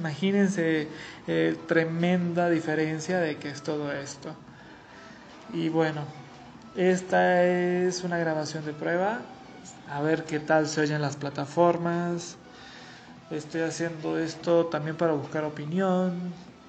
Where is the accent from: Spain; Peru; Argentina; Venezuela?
Venezuela; now in Mexico; obviamente basado en mi experiencia aquí en México. Yo soy de Venezuela